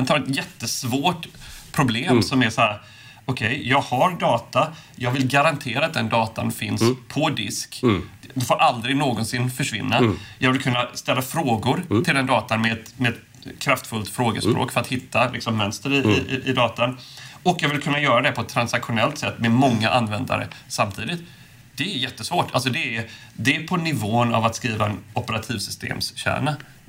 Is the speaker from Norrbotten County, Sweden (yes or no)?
no; Oskarshamn, Kalmar County, Sweden; huvudkontor i Oskarshamn, där jag är uppvuxen. Eller till och med utanför Oskarshamn, Påskallavik